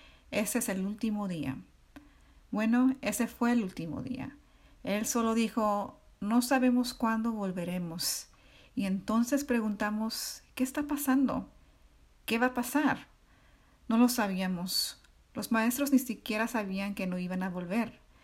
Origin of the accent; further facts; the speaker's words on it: California, United States; also born or lived in Sydney; soy música, compositora y tecnóloga en Los Ángeles. Nací en Sydney, Australia, pero crecí en California y Little Tokyo es un lugar que ha jugado un papel importante en mi vida en aprendiendo sobre mi herencia Nikkei.